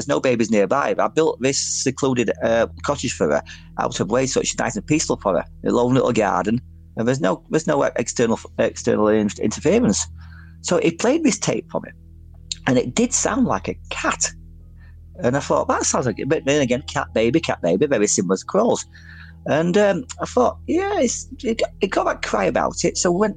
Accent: Featherstone, Yorkshire and the Humber, United Kingdom; also born or lived in Wakefield; where I grew up in Featherston, you've got Pontefract next door to it, Wakefield. Now, Wakefield, where I used to live

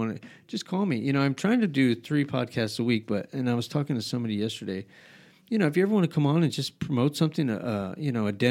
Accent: Albuquerque, New Mexico, United States; I went to the university because I grew up in Albuquerque. I went to the University of New Mexico because my parents wanted me to go to college.

